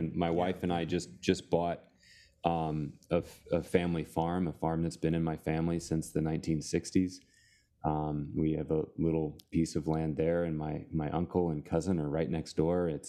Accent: Louisville, Kentucky, United States; But yeah, so I am from Louisville, Kentucky, where I am teaching now at the University of Louisville.

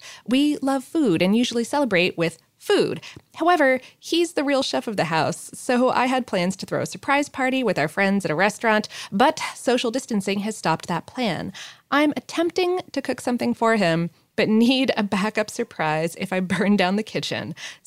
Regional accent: Omaha, Nebraska, United States; I am from Omaha, which is a larger city, and was both confused and appalled by the cinnamon roll and chili combo when I moved to Lincoln.

